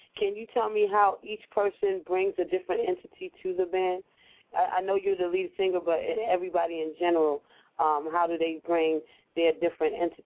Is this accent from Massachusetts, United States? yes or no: no; New York, United States; I'm from New York, but I live in the DMV. And, you know, in New York, we don't have Mambo.